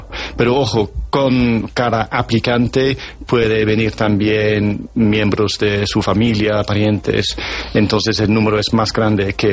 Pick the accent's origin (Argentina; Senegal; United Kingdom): United Kingdom; la presión de la migración irregular en mi país. Porque hace un par de años levantamos el requisito de visa para colombianos y en los últimos 2 años hemos visto muchos colombianos viajando al Reino Unido.